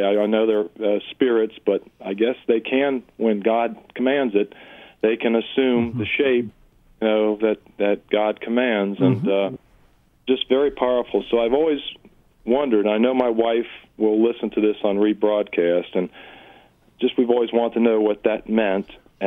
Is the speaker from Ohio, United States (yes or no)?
yes; Cincinnati, Ohio, United States; I'm from Cincinnati